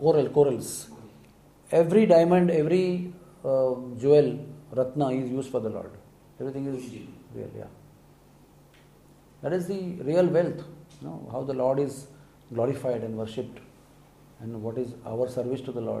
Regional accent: Mulki, Karnataka, India; In fact, the last day we are going to my hometown, my mother's hometown, Mulki

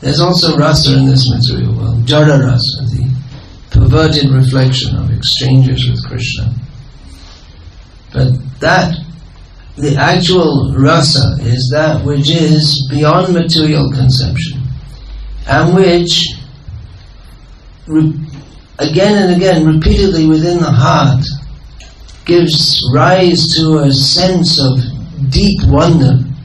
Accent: East of England, United Kingdom; born there; It's my birthday tomorrow too. 33 years old. I was born here in Bhaktivedanta Manor.

